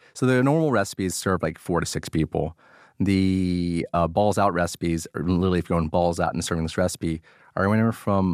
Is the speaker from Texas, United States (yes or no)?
yes; Dallas, Texas, United States; how arrogant I was as an American kid who happened to be Vietnamese, that happened to have parents that escaped the Vietnam War at the end of the war to afford me a better life in Dallas, Texas.